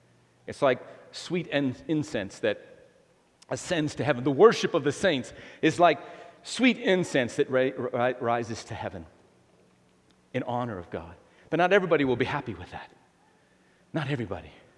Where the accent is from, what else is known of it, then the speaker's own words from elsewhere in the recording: United States; I'm an American.